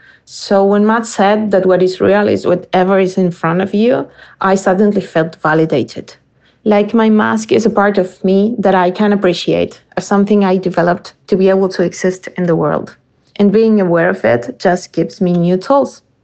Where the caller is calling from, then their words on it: Argentina; I use she, her pronouns. I'm calling from Argentina in response to your episode on visibility.